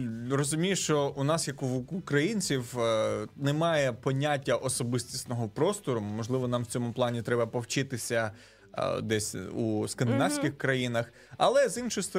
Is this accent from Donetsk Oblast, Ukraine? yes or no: no; Kyiv, Ukraine; also born or lived in Odesa Oblast; я сам народився на Одещині, але моя сім'я, ми приїхали до Києва, коли мені було 12 років, і ми там винаймали квартиру, я, моя батько і мама, мій брат.